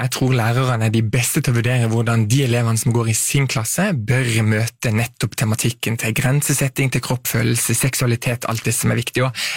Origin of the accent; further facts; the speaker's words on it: Lista, Agder, Norway; Jeg kommer fra Lista, som sagt, det er det amerikanske Lista, nettopp.